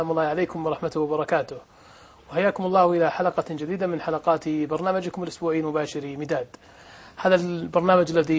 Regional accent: Saudi Arabia; عندنا في السعودية

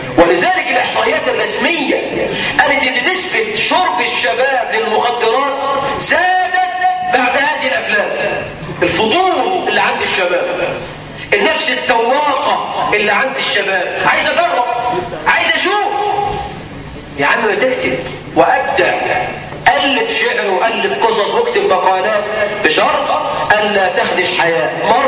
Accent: Egypt; الهدر، عندنا في مصر كم مستشار في الوزارات؟

